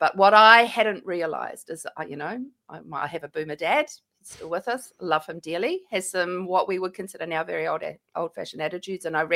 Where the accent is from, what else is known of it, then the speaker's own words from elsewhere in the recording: New Zealand; Now, I grew up in New Zealand.